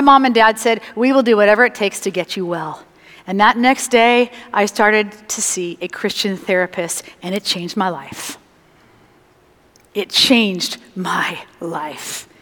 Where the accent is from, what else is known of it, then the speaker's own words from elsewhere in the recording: San Clemente, California, United States; So I'm the youngest of 4 girls. We grew up in San Clemente, and we had a lot of fun.